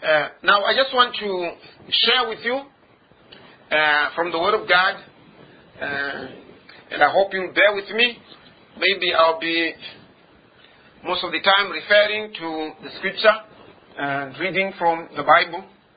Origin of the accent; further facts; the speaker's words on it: Zimbabwe; I come from Zimbabwe, Africa.